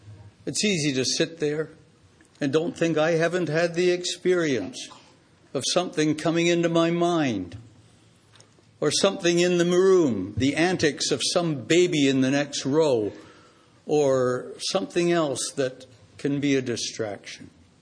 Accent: Hamilton, Ontario, Canada; I grew up in Hamilton, Ontario, Canada

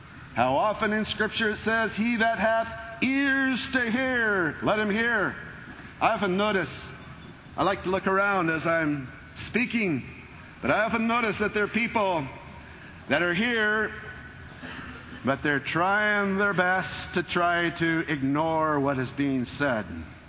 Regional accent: Walla Walla, Washington, United States; I was born and raised here in Walla Walla. I enjoy this place.

